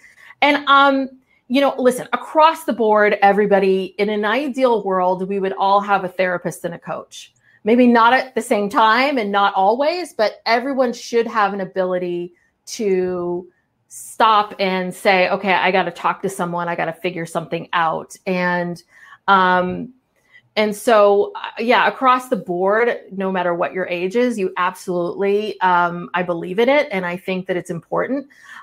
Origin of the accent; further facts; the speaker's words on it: Berkeley, California, United States; I mean, I'm from Berkeley, California, so I do a lot of woo-woo stuff.